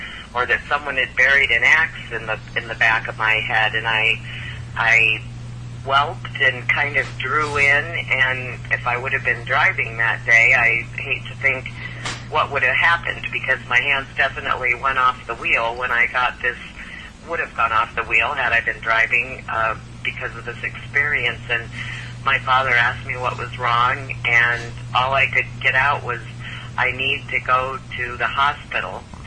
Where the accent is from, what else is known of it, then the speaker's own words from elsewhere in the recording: Midwest, United States; now in Omaha, United States; I live in Omaha, Nebraska. I was born and raised in the Midwest.